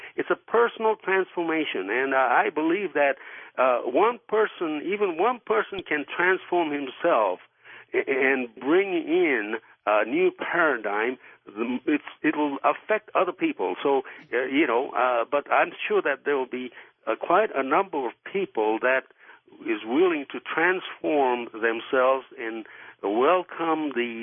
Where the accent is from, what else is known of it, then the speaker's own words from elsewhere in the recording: Yokohama, Kanagawa, Japan; now in United States; yes, I'm actually from Yokohama, and I became a citizen of this wonderful nation in 1976. I'm a U.S. citizen. In 1976, at the 200th anniversary, I became a citizen.